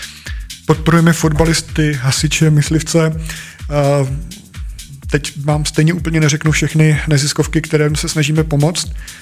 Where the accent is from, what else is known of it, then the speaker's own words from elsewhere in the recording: Trhové Sviny, South Bohemian Region, Czechia; protože odsud pocházím z Trových Svinů nebo kousíček odtud